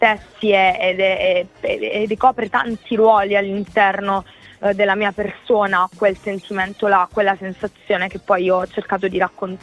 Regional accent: Bari, Apulia, Italy; moved away as an adult; also born or lived in Rome; now in Milan, Italy; sono di Bari, insomma mia madre è di Bari, mio papà è calabrese, i miei vivono a Bari, quindi all'effettivo io i primi 19 anni della mia vita li ho vissuti a Bari, però dopo sono stata a Roma per tanti anni e Roma per me è casa mia

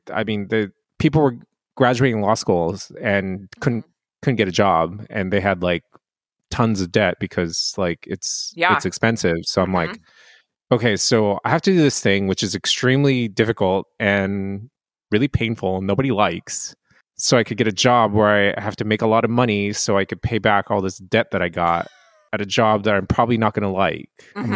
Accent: Japan; I'm Japanese. I was born and raised in Japan. Mm-hmm. So I'm bilingual.

